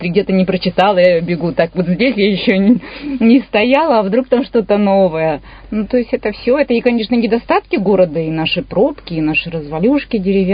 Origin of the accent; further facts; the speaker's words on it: Irkutsk Oblast, Russia; now in Irkutsk, Russia; Я тоже не коренная иркутянка, из севера Иркутской области приехала, студенткой здесь осталась.